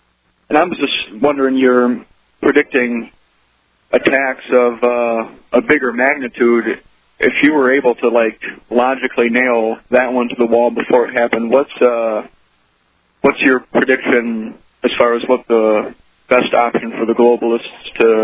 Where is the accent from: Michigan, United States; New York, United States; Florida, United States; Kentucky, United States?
Michigan, United States; I'm really from Michigan, and it's exceeded all of my expectations